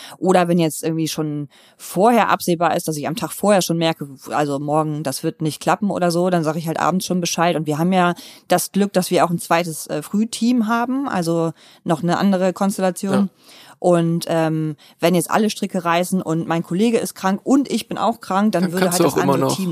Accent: Wilhelmshaven, Lower Saxony, Germany; Ich komme aus Wilhelmshaven, also direkt von der Nordseeküste.

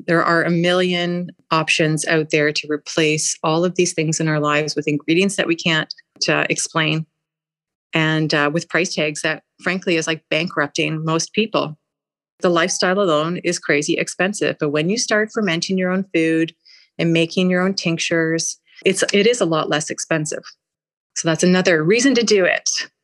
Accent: Canada; Maybe I'm from Canada. I was born here and my family been here for generations, let's say.

